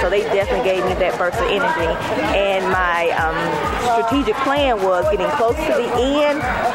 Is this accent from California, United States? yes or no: no; Greenville, Mississippi, United States; I'm originally from Greenville, Mississippi.